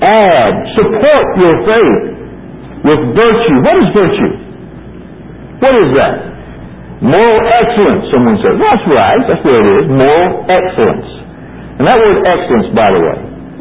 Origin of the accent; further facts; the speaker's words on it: Ireland; you know, I'm an Irishman, and I don't have much patience